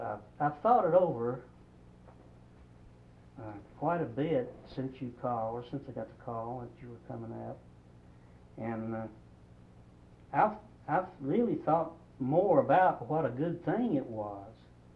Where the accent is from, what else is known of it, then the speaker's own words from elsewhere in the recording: Kentucky, United States; I'm from Kentucky, but no, that don't mean anything.